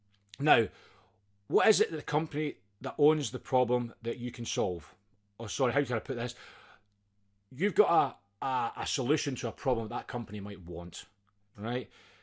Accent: Scotland, United Kingdom; accent: Scottish; I very much appreciate you taking time out and listening to my crazy Scottish accent for a few minutes.

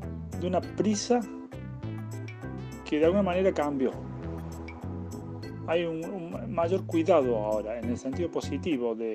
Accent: Córdoba, Argentina; also born or lived in Andorra; now in Alicante, Spain; tengo 48 años, soy argentino, nací en Córdoba, 3 años viviendo en Andorra y ahora buscando nuevos aires por España, por Alicante.

